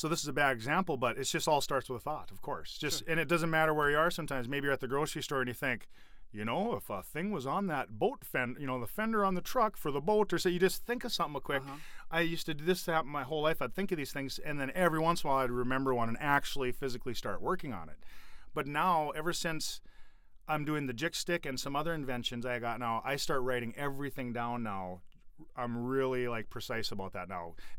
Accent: Argyle, Minnesota, United States; now in Moorhead, United States; We grew up in Argyle, Minnesota, so not many lakes around there.

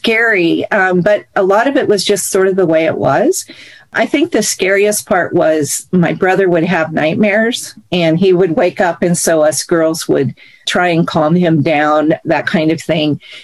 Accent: Portland, Oregon, United States; And I grew up in Northwest Portland before it was known as the Pearl. It was a pretty residential area where we grew up.

